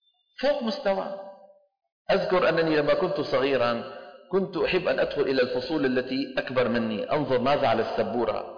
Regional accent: Saudi Arabia; عندنا في السعودية يقولون دحين

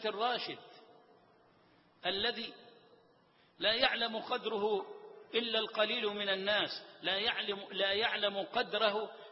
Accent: Egypt; بلدنا مصر

